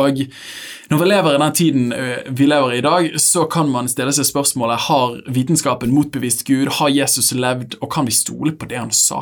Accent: Bergen, Vestland, Norway; Jeg kommer fra Åsane bydel, som jeg alltid pleier å si er den fineste bydelen i Bergen

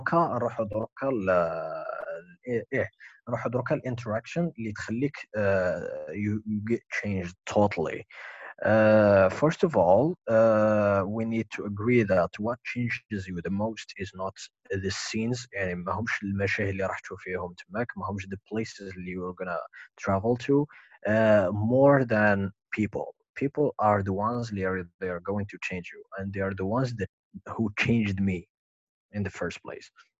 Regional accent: Algeria; She just wanted to hang out with me because she knew that I'm from Algeria and I speak French.

